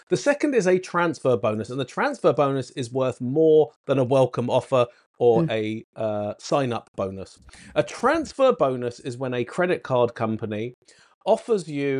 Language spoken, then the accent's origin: English; United Kingdom; accent: British; now in United States; if you ignore my British accent, I am an American citizen now and have been for many years.